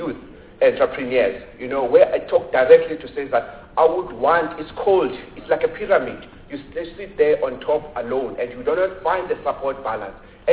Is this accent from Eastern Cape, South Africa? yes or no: yes; Butterworth, Eastern Cape, South Africa; I grew up in Butterworth, where it was an industrial town.